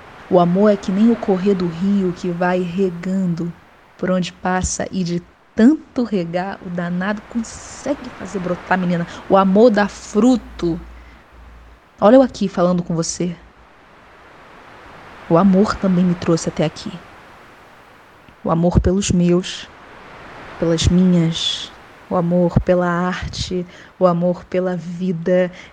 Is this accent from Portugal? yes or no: no; Rio de Janeiro, Brazil; Sou aqui do Rio de Janeiro.